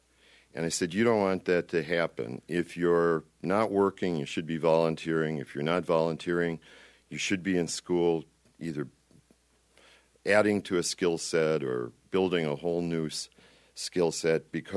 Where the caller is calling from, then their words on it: Sullivan, Wisconsin, United States; from Sullivan, Wisconsin